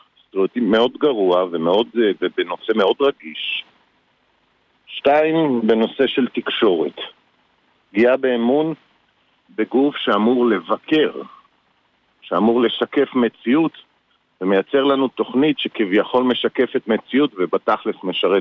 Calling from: Tel Aviv, Tel Aviv District, Israel

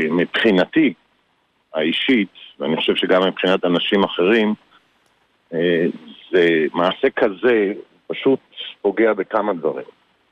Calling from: Tel Aviv, Tel Aviv District, Israel

